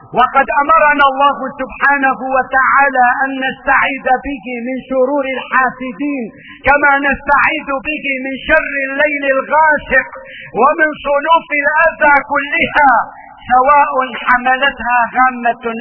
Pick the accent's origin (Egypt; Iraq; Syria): Syria; إن من أعظم نعم الله علينا يا سادة نحن كسوريين